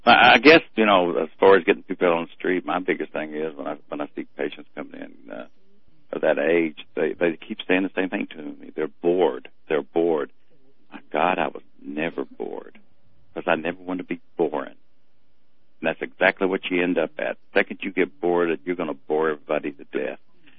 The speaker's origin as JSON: {"language": "English", "region": "Texas", "country": "United States", "said": "I'm a Texan."}